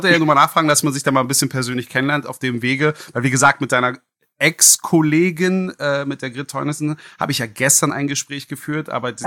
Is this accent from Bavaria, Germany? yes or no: no; Berlin, Germany; ich bin auch ein gebürtiger Berliner